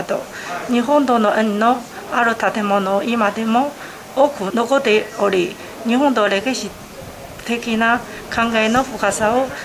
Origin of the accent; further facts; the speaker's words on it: Changchun, Jilin, China; Japanese is a second language; 私の出身国は中国です。ふるさとは吉林省長春市。長春市は中国の東北部に位置する、日本の北海道旭川市と同じ緯度です。